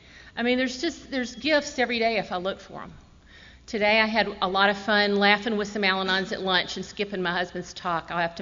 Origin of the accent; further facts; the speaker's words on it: Decatur, Georgia, United States; My mother was actually born in Decatur as well, in a house near here, to two alcoholic parents. I grew up on Candler.